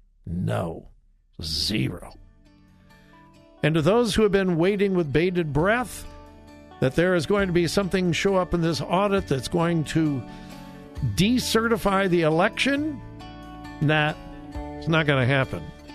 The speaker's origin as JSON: {"language": "English", "region": "California", "country": "United States", "said": "Oh, the things that are happening in my home state. Yes, California."}